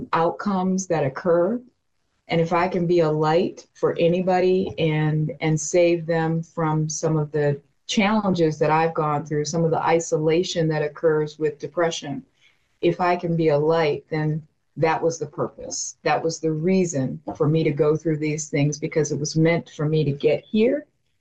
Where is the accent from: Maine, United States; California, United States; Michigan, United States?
Michigan, United States; Detroit; So superimpose that on growing up in Detroit in a predominantly Black neighborhood.